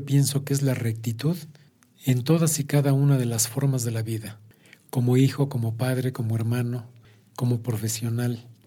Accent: San Juan del Río, Querétaro, Mexico; born there; Mi ciudad natal, San Juan del Río.

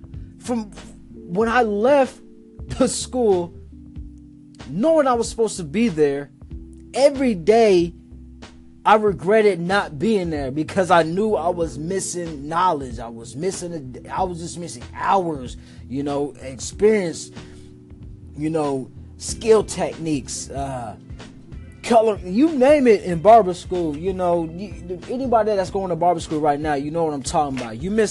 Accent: Lawrence, Kansas, United States; now in Topeka, United States; I'm from Lawrence, Kansas. Well, raised Lawrence, Kansas. Topeka, Ray. I'm here in Topeka, Kansas, man, right now.

